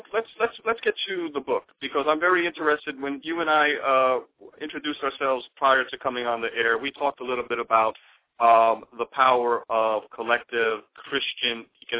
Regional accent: Brooklyn, New York, United States; growing up in Brooklyn, New York, as a child, about 30, 40 years ago, our community was more of a community

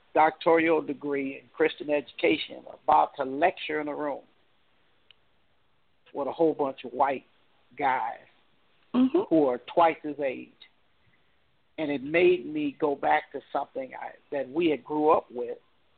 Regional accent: Compton, California, United States; And I never forget, they all asked me, where are you, where did you grow up? And I said, Compton.

